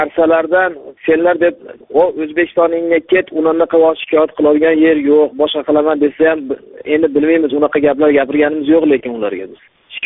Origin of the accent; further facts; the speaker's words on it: Kyrgyzstan; men shaqa ketmayman, men shu yerda tug'ilib o'sganman dedim